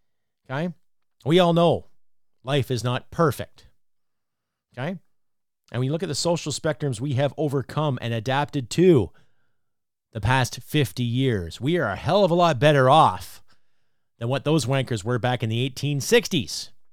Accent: Canada; But as a Canadian, as a patriot, as a veteran, as a lover of this fucking great land, I am ashamed of that.

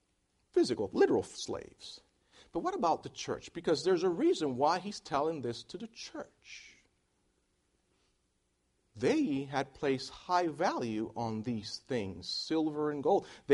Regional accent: Philadelphia, Pennsylvania, United States; I remember when I first moved to Chattanooga. Of course, I come from Philadelphia, so I'm a Yankee.

